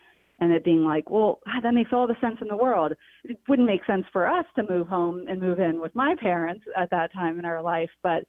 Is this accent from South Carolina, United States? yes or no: yes; South Carolina, United States; one of my best friends from growing up in South Carolina